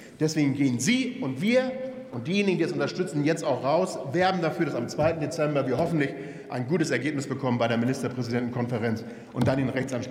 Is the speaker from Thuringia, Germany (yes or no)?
no; Hamburg, Germany; als Hamburger darf ich das sagen